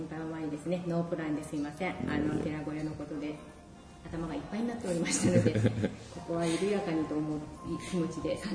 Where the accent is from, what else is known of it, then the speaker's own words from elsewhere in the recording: Nagasaki, Japan; 私の生まれ育ったところ の, あの平和教育っていうところで